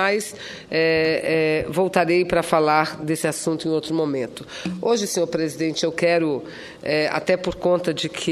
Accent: Amazonas, Brazil; nós, que somos do estado do Amazonas, que temos a Zona Franca de Manaus

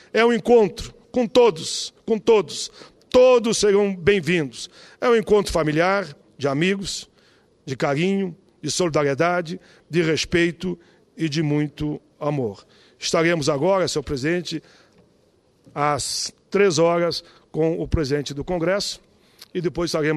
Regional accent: Caxias do Sul, Rio Grande do Sul, Brazil; estaremos lá na nossa querida cidade de Caxias do Sul, minha terra natal.

